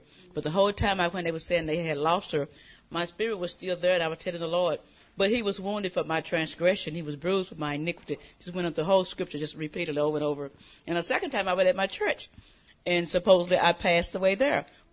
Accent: Dallas, Texas, United States; Dallas, Texas.

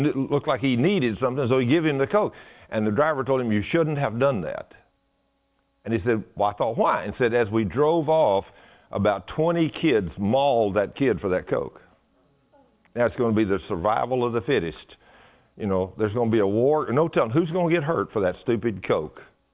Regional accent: Argyle, Texas, United States; I said, wow, well, we're from Argyle, Texas.

